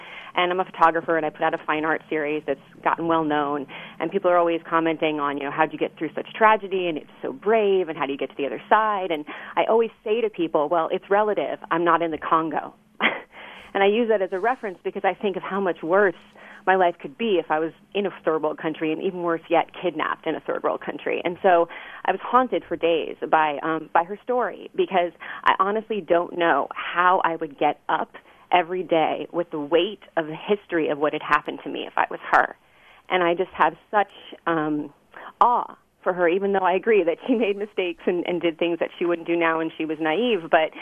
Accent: San Francisco, California, United States; Hi there. I'm from San Francisco.

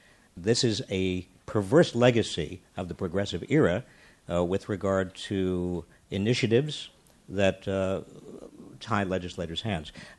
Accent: East Coast, United States; when I was growing up on the East Coast, and I looked to California

